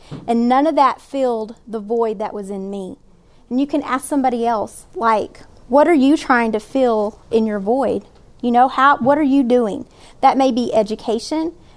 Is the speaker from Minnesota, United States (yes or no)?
no; Texas, United States; especially even this week in my home state of Texas.